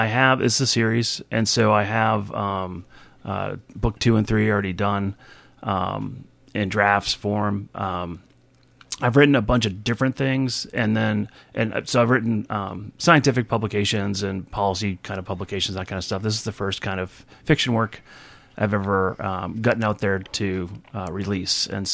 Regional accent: Massachusetts, United States; moved away as an adult; also born or lived in Oregon; I grew up in Massachusetts, about 10 minutes from where the Patriots play football. Was there for the first 20 some odd years of my life. I went to college at UMass Amherst, ended up going to law school out in Oregon

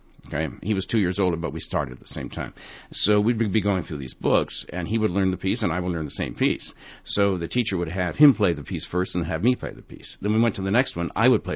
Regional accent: East Stroudsburg, Pennsylvania, United States; born there; I was born in East Stroudsburg in the Pocono Mountains of Pennsylvania, northeast Pennsylvania

